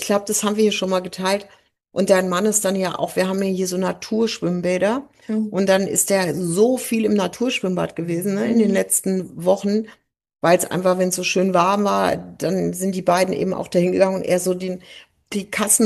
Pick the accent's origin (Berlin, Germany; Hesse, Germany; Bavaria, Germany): Hesse, Germany; Frankfurt; Und wir so, ja, aus Frankfurt.